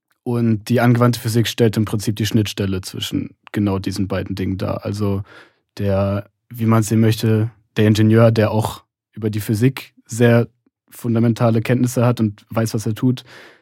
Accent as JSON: {"language": "German", "town": "Leverkusen", "region": "North Rhine-Westphalia", "country": "Germany", "said": "also ich komme aus Leverkusen, Köln ist ein bisschen weiter weg."}